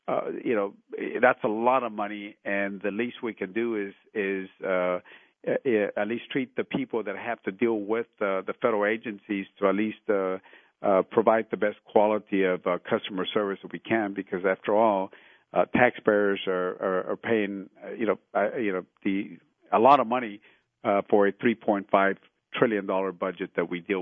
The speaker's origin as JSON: {"language": "English", "town": "Laredo", "region": "Texas", "country": "United States", "tie": "born or raised there", "said": "who is working on a international bridge, let's say Laredo, Texas, which is my hometown"}